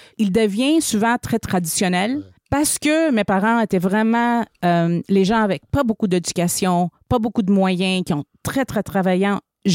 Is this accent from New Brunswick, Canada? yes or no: no; Montreal, Quebec, Canada; Puis finalement, on a déménagé dans une petite ville. Ouais. Je viens de Montréal.